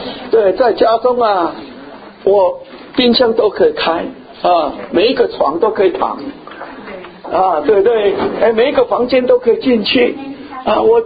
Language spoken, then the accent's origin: Chinese; China; 你不要小看我们中国人的造字